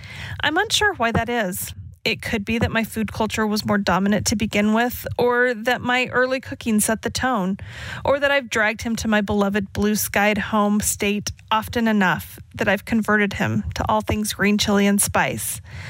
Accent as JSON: {"language": "English", "region": "New Mexico", "country": "United States", "said": "I'm from Southwest New Mexico. My husband is from Southeastern Idaho."}